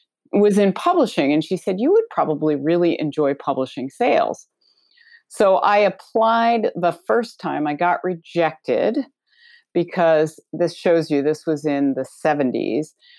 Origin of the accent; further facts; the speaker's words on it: Connecticut, United States; moved away as an adult; also born or lived in New York; now in Baltimore, United States; I was born in New York, raised in Connecticut, and moved to Baltimore in 1999.